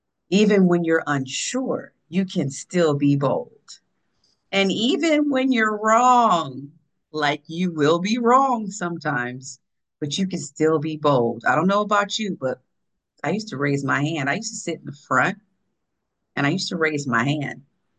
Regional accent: New Jersey, United States; He's also from Jersey, which I'm from Jersey too.

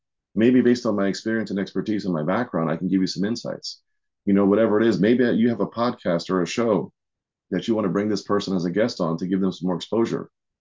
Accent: Maryland, United States; I'm from Maryland, DC area.

